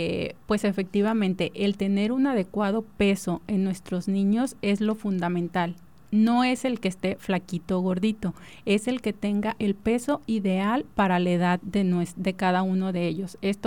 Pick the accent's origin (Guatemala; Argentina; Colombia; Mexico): Mexico; pues nosotros como mexicanos, por el simple hecho de ser mexicanos